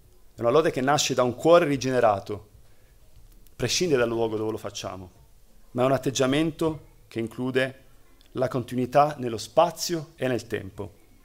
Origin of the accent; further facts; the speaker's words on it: Apulia, Italy; moved away as an adult; Quando ero ragazzo, fino a 19 anni, sono vissuto in Puglia, sul Gargano, ed è un posto molto ventoso. E quando si tornava a casa a piedi, e noi abitavamo fuori paese